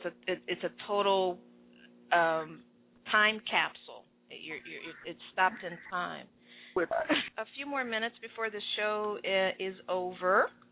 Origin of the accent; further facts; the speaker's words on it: Brazil; English is a second language; I happen to be born and raised in Brazil. I speak Portuguese.